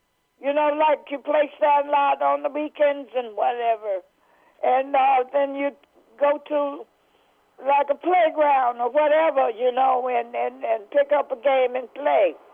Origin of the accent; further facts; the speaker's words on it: South Carolina, United States; born there; Well, actually, dear, where I came from, I was born in South Carolina. And down south, we really had nothing else to do.